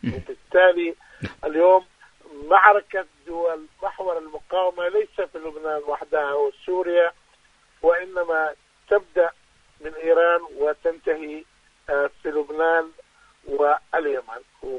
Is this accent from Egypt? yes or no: no; Yemen; اليوم عندنا في اليمن حالة مجاعة معروفة